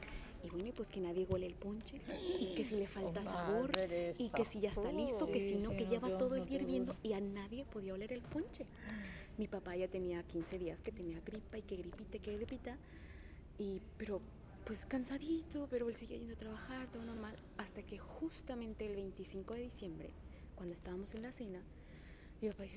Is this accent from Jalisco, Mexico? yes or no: yes; Guadalajara, Jalisco, Mexico; soy de Guadalajara, Jalisco, México. Y bueno, yo a mí me tocó vivir la pandemia ahí en México, en Guadalajara.